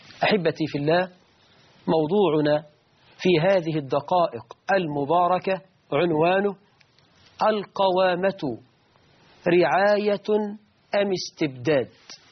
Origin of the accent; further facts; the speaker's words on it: Egypt; فين مشكلة العنوسة وإحنا عندنا في مصر 12 مليون عانس تخطوا سن 35.